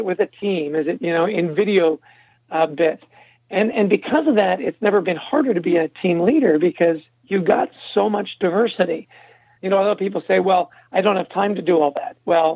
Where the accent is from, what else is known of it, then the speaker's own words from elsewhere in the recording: Canada; or I'm Canadian, we would say Gen Z.